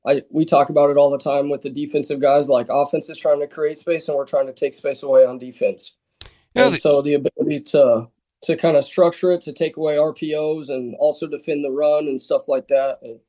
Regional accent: Gillette, Wyoming, United States; So I'm originally from Gillette, Wyoming. My dad was a head high school football coach for 14 years

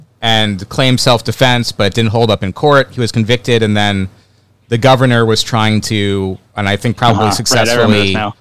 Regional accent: New York, United States; but I'm from New York, you know. It's a different story up here.

